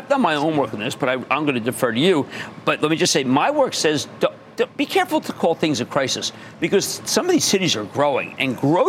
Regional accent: Philadelphia, Pennsylvania, United States; Okay, so you were just in Philadelphia, yes. My hometown.

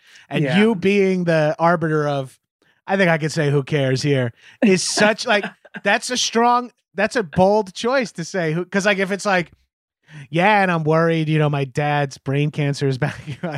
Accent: New York, United States

